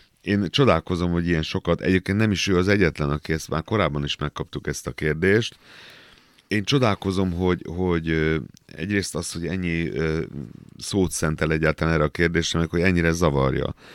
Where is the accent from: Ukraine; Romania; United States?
Romania; Satu Mare County; now in Hungary; Szatmár megye határon túli oldaláról származom, körülbelül 28 éve élek Magyarországon